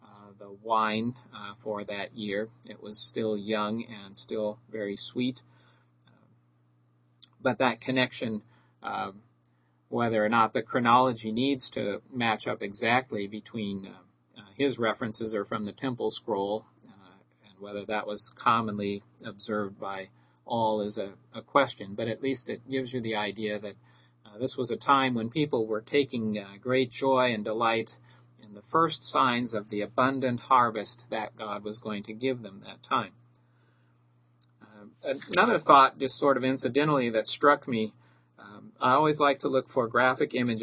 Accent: Midwest, United States; growing up in the Midwest with Pentecost always coming in the spring, it was always a little bit lost on me what exactly this festival was celebrating.

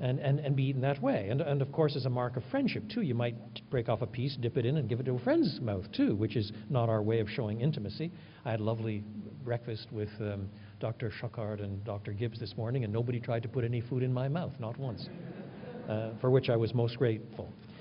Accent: French Canada, Canada; Now, I was brought up in French Canada. And because I was brought up in French Canada, there's a Latin side to my temperament and culture.

